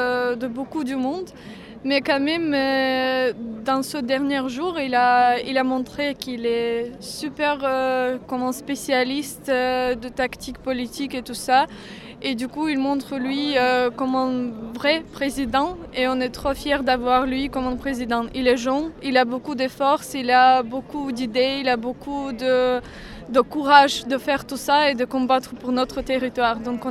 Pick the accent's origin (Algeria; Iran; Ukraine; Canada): Ukraine; Chernihiv Oblast; born there; French is a second language; moved away as an adult; also born or lived in Kyiv; Je viens d'Ukraine, j'étais née pas loin de la région, j'étais née en région de Tchernigiv, pas loin de la capitale, c'est 80 km de la capitale. Et j'ai fait mes études et j'ai vécu à la capitale pendant 6 ans.